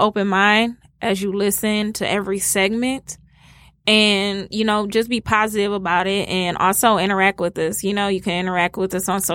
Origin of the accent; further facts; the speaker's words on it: Detroit, Michigan, United States; Well, I'm from Southwest Detroit.